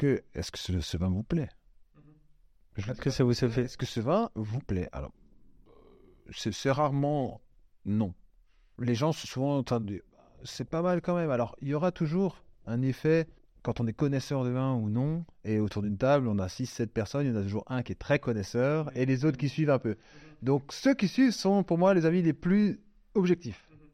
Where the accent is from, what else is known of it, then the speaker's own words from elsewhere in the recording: Grand Est, France; Moi, j'habite pas Avignon, j'habite pas Toulon, j'habite pas. Donc, je suis alsacien.